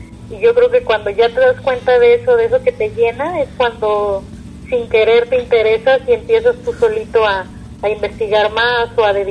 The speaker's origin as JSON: {"language": "Spanish", "town": "Puerto Vallarta", "region": "Jalisco", "country": "Mexico", "tie": "born there", "said": "yo por ejemplo soy nacida aquí en Puerto Vallarta, soy pata salada"}